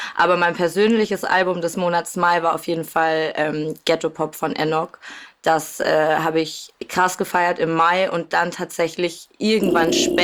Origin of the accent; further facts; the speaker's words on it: Cologne, North Rhine-Westphalia, Germany; als Kölnerin.